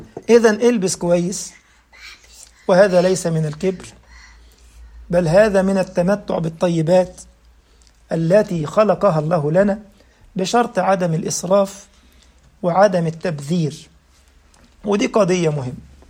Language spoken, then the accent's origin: Arabic; Egypt; عندنا في مصر يقول لك بيتكلم من مناخيره